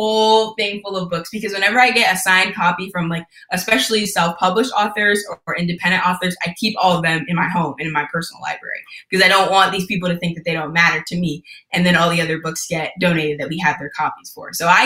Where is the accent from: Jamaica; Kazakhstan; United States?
Jamaica; so I will never forget my Jamaican heritage and the pride I have in being Jamaican.